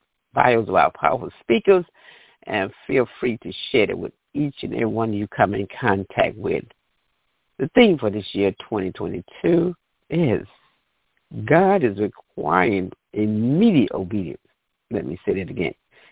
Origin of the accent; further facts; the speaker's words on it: New York City, New York, United States; I'm from the Bronx, New York, and I'm excited this morning.